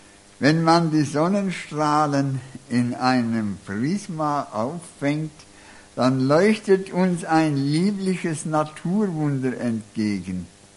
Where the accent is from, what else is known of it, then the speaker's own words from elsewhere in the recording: Bad Aibling, Bavaria, Germany; also ich komme von Bad Aibling